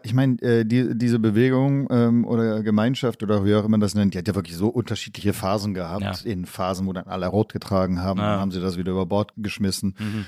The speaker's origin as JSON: {"language": "German", "town": "Stuttgart", "region": "Baden-Württemberg", "country": "Germany", "tie": "born or raised there", "said": "Genau, deswegen bin ich in Stuttgart aufgewachsen."}